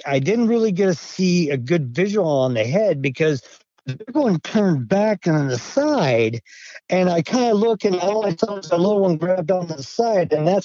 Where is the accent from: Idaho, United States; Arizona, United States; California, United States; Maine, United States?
Idaho, United States; I grew up in Idaho. And, you know, I spent my summers in a town of Cascade and a town of Stanley, Idaho.